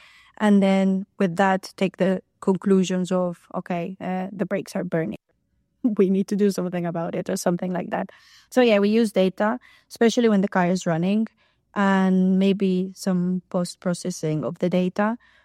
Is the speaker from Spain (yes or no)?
yes; Barcelona, Catalonia, Spain; So I'm from Barcelona